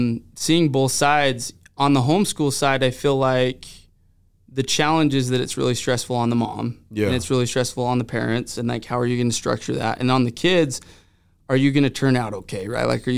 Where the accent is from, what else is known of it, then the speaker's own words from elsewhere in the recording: St. George, Utah, United States; growing up, I grew up here in St. George, and actually grew up homeschooled, which I thought was interesting.